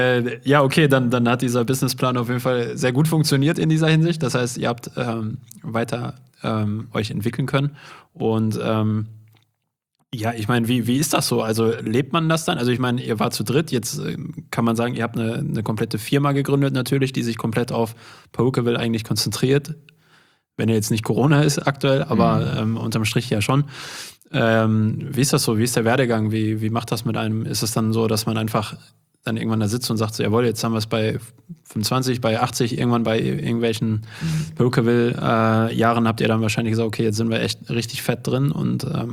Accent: Unna, North Rhine-Westphalia, Germany; wir kommen ja hier aus Unna

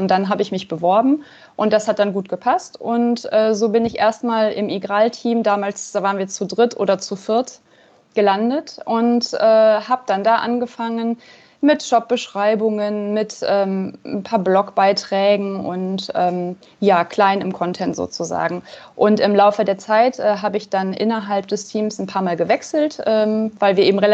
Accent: Cologne, North Rhine-Westphalia, Germany; Ich komme ursprünglich aus Köln, habe dann studiert am schönen Bodensee und da auch meinen ersten Job gehabt.

